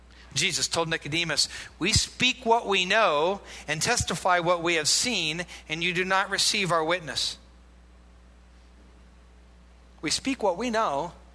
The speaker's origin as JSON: {"language": "English", "country": "United States", "said": "Christian. I'm an American."}